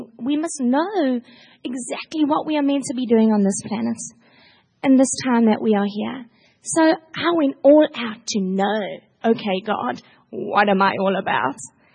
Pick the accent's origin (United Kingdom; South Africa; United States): South Africa; Durban, KwaZulu-Natal; And I'm from the East Coast, from a city called Durban, which is the third biggest city in South Africa.